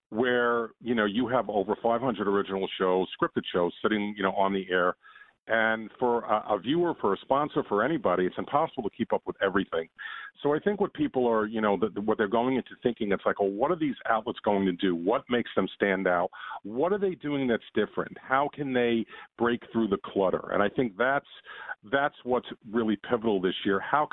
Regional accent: New York, United States; I'm from New York, so let me start with a negative.

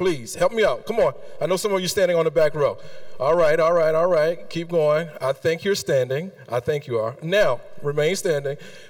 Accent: the South, United States; So I grew up in the South, and I went to a lot of churches, and I looked up to preachers on stage.

